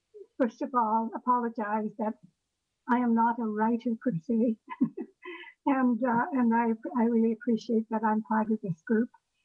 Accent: British Columbia, Canada; growing up in British Columbia in a racist society before, you know, through almost throughout my childhood into my adulthood.

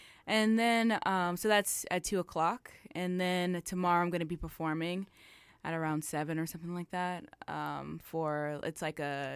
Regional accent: New York City, New York, United States; now in Albany, United States; And I'm from New York City and based in Albany.

